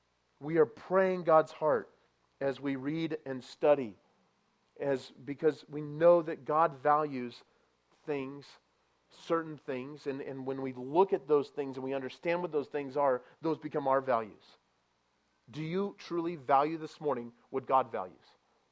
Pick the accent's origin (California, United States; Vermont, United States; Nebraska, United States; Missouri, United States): California, United States; I grew up in Southern California, just to give you some context.